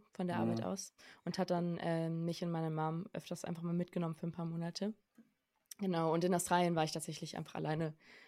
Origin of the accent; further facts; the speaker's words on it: Amsterdam, North Holland, Netherlands; also born or lived in Frankfurt; now in Berlin, Germany; ich komme ursprünglich aus Amsterdam und bin aber dann irgendwann nach Frankfurt gezogen und danach nach Berlin nach dem Abi.